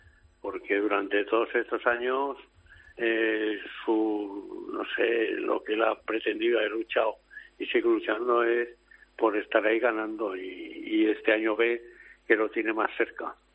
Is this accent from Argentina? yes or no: no; Pozuelo, Spain; en el taller de mi pueblo, en Pozuelo, un mecánico normal no lo hace